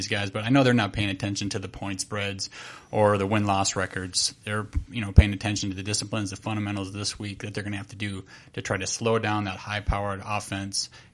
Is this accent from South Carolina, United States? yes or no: no; Minnesota, United States; Again, born and raised in Minnesota, Vikings fan.